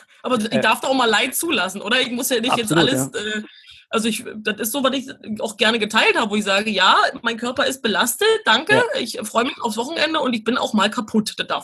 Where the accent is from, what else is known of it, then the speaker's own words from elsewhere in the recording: Brandenburg, Germany; Also, ich bin aus Brandenburg, muss man sagen. Und da ist nicht viel los, außer dass wir Wölfe haben.